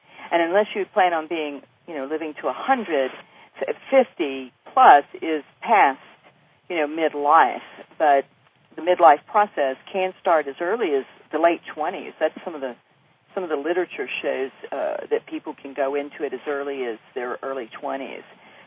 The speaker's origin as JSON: {"language": "English", "town": "New Orleans", "region": "Louisiana", "country": "United States", "said": "I'm from the Gulf South. I am from New Orleans, folks."}